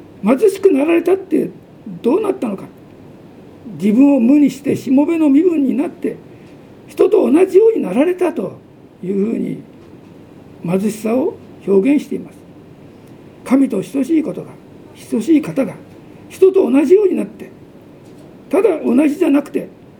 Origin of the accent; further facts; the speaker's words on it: Tokyo, Japan; born there; 東京で生まれたんですけどね。